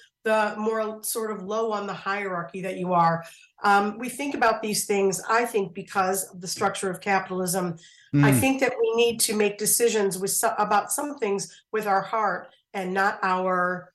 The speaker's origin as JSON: {"language": "English", "town": "Gary", "region": "Indiana", "country": "United States", "said": "One of the conditions that I had to study was the fact that I was from Gary, Indiana."}